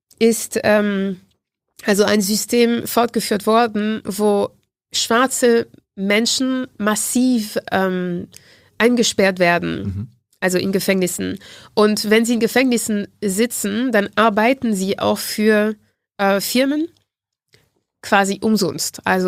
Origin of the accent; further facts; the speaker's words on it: Martinique; German is a second language; in dem Insel, wo ich herkomme, Martinique